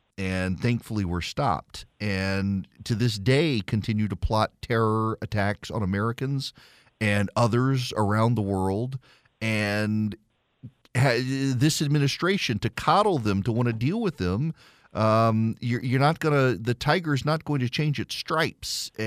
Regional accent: Dubai, United Arab Emirates; I grew up in Dubai, 100 miles north of us, was the Iranian coast.

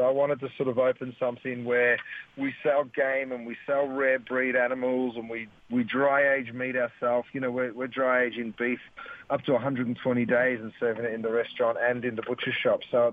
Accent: Australia; I grew up in Australia where we have butcher shops on every corner, I guess.

